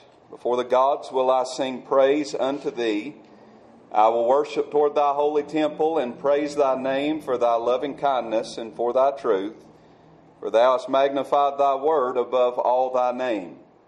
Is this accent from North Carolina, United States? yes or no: yes; North Carolina, United States; we are from the mountains of Western North Carolina, and we are hillbillies in a lot of ways